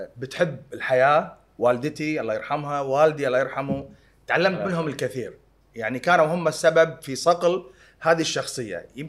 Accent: Kuwait; طفولتي أكيد ببلدي بالكويت. نعم. أنا انخلقنا وانولدنا وتربينا وعشنا بالكويت

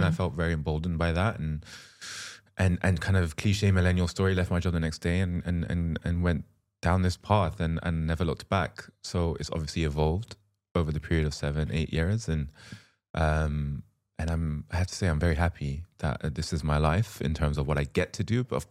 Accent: London, United Kingdom; I was born and raised in London.

